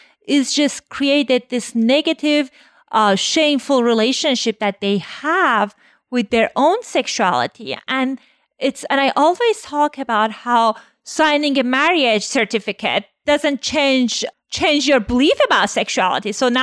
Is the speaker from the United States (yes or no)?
no; Iran; I mean, I'm Iranian and I grew up in Iran. So I definitely have experience with conservative society.